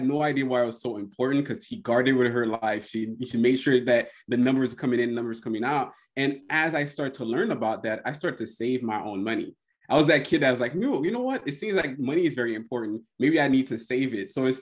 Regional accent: Florida, United States; I'm from Florida, where, you know, you had, if your car didn't have the power windows or the AC, a lot of us didn't have it.

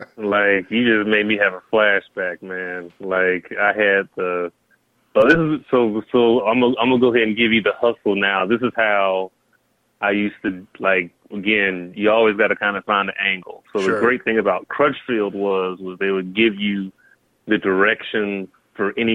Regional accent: Alabama, United States; I also spent a lot of time growing up in Alabama early on.

